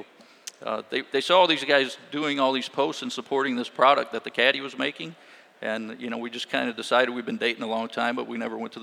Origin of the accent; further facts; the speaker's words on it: Indiana, United States; That was growing up in Indiana. I wasn't familiar with that golf course.